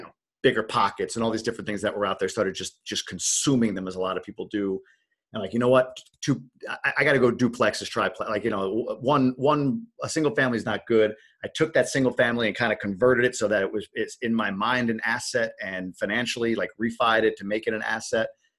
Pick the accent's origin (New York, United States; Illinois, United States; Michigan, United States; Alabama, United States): New York, United States; and I'm from New York originally, bought it in upstate New York.